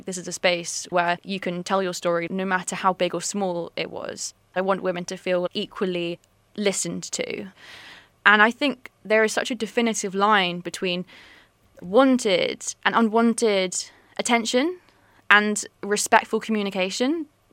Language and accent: English; London, United Kingdom; I grew up in London.